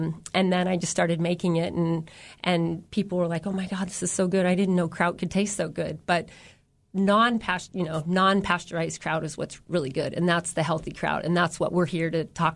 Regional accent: Juneau, Alaska, United States; Well, it's funny because I was born and raised in Juneau. I took off like half of us do after we graduate and explored, went to a couple different colleges, ended up back here safe and sound at home

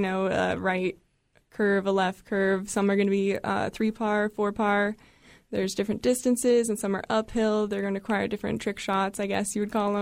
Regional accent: Alaska, United States; I'm from the Matsu Valley.

